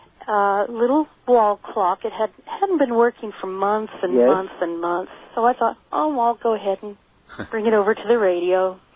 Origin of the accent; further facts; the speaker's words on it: Anaheim, California, United States; I'm from Anaheim.